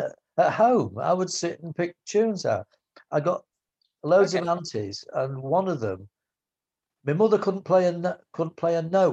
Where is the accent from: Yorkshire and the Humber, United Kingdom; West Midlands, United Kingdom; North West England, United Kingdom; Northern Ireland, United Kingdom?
Yorkshire and the Humber, United Kingdom; Cleethorpes; born there; Yeah, I was born in 1950 in Cleethorpes, which is just down the road.